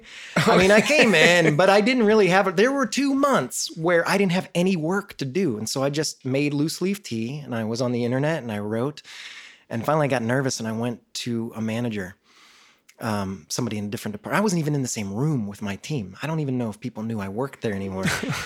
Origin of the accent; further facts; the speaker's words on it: Pennsylvania, United States; now in Chicago, United States; I grew up in a small river town outside of Pittsburgh. It's always been my hometown, but Chicago is definitely my city.